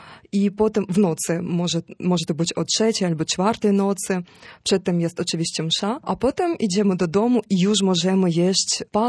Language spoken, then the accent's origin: Polish; Sumy, Sumy Oblast, Ukraine; Polish is a second language; moved away; A ja pochodzę z Ukrainy Wschodniej, z miasta Sumy i u nas nie ma takiej tradycji